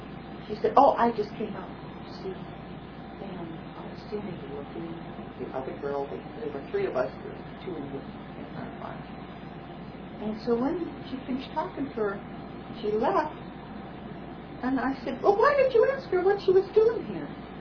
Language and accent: English; Canada; I never felt ashamed of being Indian.